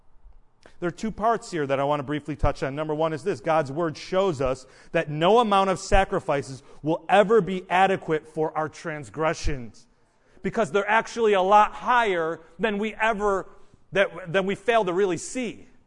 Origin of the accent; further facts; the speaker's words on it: Buffalo, New York, United States; born there; And I wouldn't be sad that I was born in Buffalo.